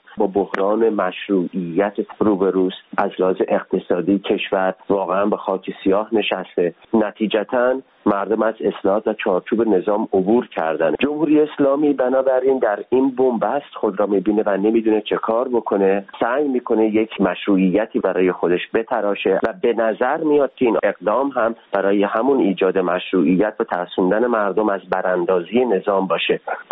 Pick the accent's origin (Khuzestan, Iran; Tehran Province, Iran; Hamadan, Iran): Khuzestan, Iran; Ahvaz; من خودم بچه اهواز هستم